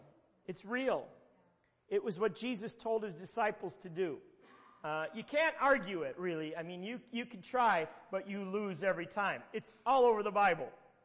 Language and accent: English; Wisconsin, United States; now in Florida, United States; I'm from Wisconsin. I'm in Florida. No one knows details about my mother.